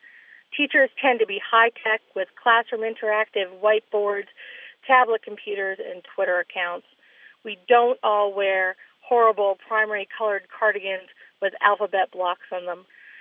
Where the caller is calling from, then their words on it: Marlborough, Massachusetts, United States; I am calling from Marlborough, Massachusetts.